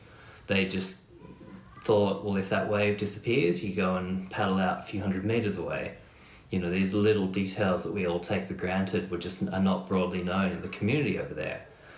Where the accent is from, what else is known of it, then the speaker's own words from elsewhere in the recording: Australia; I think as an Australian, you know, you come in and you just go, this is a bit insane.